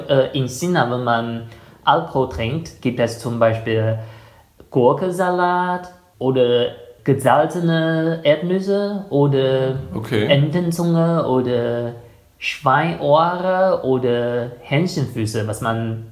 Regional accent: Germany; Ich finde, als ein Deutscher, der schon sehr viel von der chinesischen Küche kennt

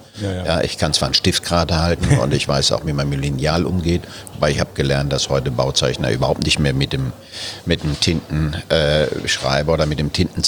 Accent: Baden-Württemberg, Germany; born or raised there

